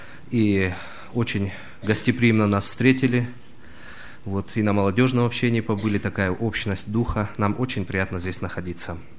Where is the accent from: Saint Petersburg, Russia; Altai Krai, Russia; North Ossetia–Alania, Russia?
North Ossetia–Alania, Russia; Beslan; Я из Северной Осетии, из города Беслана.